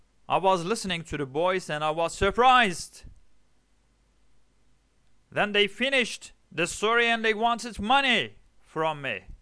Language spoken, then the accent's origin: English; Diyarbakır, Diyarbakır Province, Turkey; I'm not a tourist. I am from Diyarbakır, but I am an English teacher.